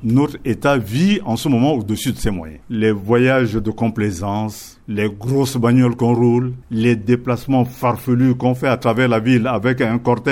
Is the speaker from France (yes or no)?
no; Central African Republic; born there; Je suis centrafricain de père et de mère. Je suis né en République centrafricaine. Il fut un temps où je suis parti étudier à l'étranger, mais je suis revenu pendant plus de 35 ans.